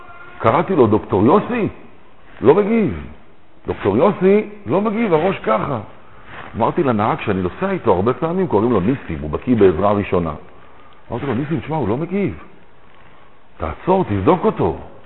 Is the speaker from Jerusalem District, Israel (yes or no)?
no; Petah Tikva, Central District, Israel; born there; אני יליד פתח תקווה, בן לניצולי שואה.